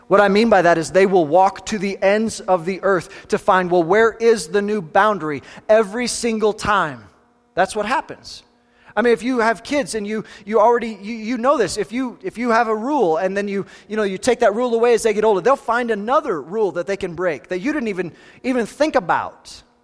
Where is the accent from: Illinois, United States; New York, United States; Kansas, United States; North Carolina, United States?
Kansas, United States; I grew up in Southeast Kansas